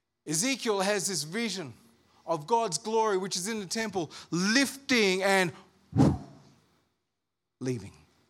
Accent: Armidale, New South Wales, Australia; I'm from Armidale. You need to talk back to a brother. You know what I'm saying? We're feisty down in Armidale.

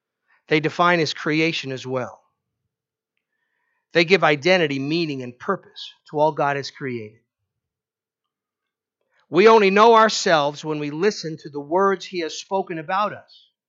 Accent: New York, United States; I grew up on Long Island. You probably know that by my accent.

